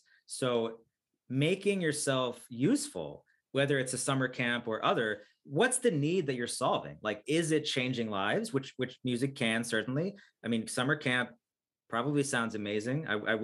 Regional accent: United States; But I'm American through and through.

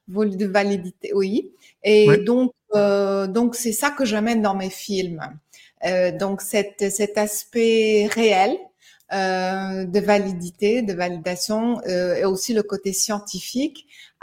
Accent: United States; French is a second language; je suis américaine pour les personnes qui reconnaissent un petit accent, mais j'ai une mère française

